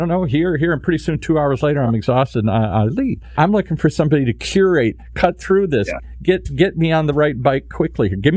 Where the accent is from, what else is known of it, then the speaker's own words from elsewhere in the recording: Detroit, Michigan, United States; I grew up in Detroit, suburban Detroit.